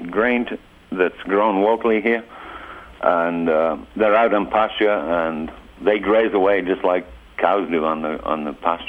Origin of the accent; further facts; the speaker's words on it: England, United Kingdom; I'm from England originally, and I worked with cattle all over the world.